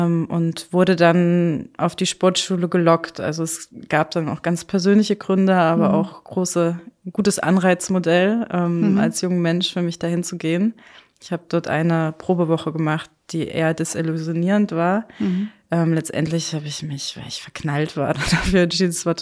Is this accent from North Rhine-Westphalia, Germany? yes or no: no; Kassel, Hesse, Germany; born there; Ich bin in Kassel geboren, meine Eltern kommen aus Erfurt.